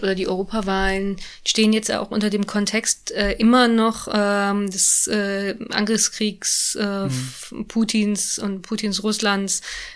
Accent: Belgium; also born or lived in Germany; ich bin ja im Dreiländereck groß geworden. Belgien, Niederlande, Deutschland. Habe in Belgien gewohnt, in Deutschland studiert damals.

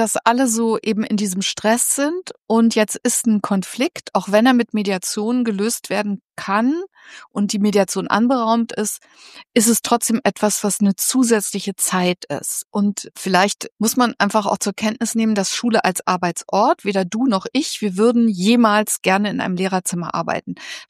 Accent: Berlin, Germany; Ich bin Berlinerin

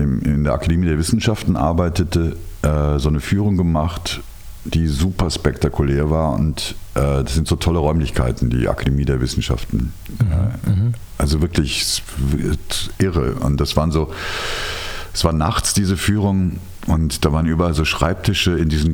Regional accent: Rhineland, Germany; Ich bin ja Rheinländer und deswegen positiv.

